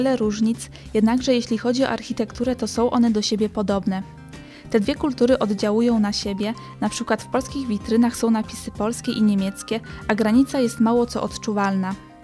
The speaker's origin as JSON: {"language": "German", "town": "Gubin", "region": "Lubusz Voivodeship", "country": "Poland", "second_language": "German", "said": "bin 23 Jahre alt. Ich komme aus der Stadt Gubin in Polen. Die Stadt befindet sich an der deutsch-polnischen Grenze."}